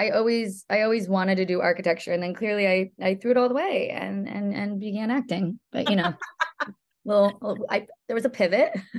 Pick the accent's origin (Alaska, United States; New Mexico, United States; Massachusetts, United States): Massachusetts, United States; Boston; born there; also born or lived in Connecticut; So I was born in Boston. Everyone seems to be from Boston, but a lot of us ended up in Connecticut.